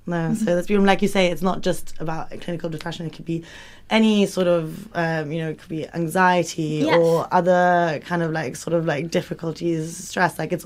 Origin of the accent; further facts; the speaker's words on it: Italy; I think we're both from Italy.